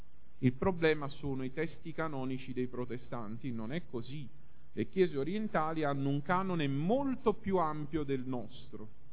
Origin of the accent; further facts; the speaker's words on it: Naples, Campania, Italy; noi come napoletani lo stiamo sperimentando forse più di altri popoli sulla faccia della terra